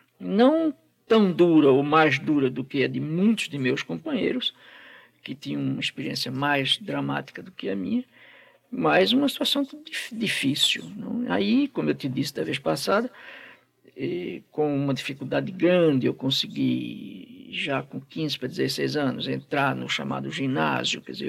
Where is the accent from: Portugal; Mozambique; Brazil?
Brazil; Recife, Pernambuco; also born or lived in Jaboatão; nós saímos do Recife em 32. E minha família foi morar em Jaboatão